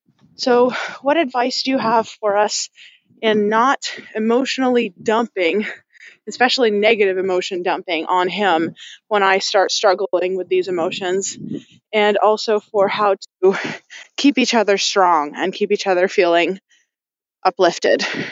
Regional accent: Waterloo, Ontario, Canada; I'm from Waterloo, Canada.

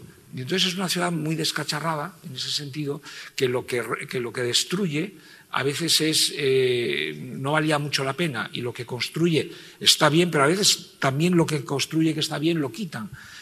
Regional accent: León, Castile and León, Spain; Yo me curé de eso de espanto, porque soy de León, aunque no lo parece.

